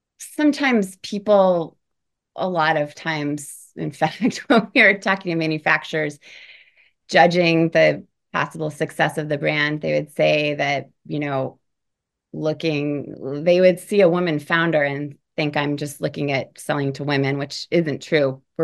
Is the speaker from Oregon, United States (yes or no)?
no; Illinois, United States; Well, if I'm being honest, I'm from Illinois